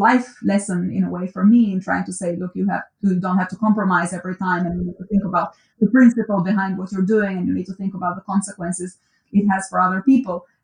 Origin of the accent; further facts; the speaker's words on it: Durrës, Durrës County, Albania; I grew up in Durrës, which was a seaside city